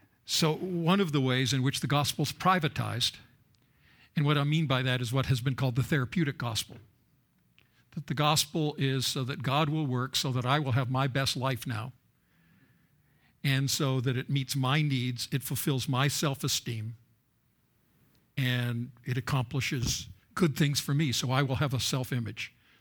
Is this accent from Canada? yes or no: yes; Canada; I'm from Canada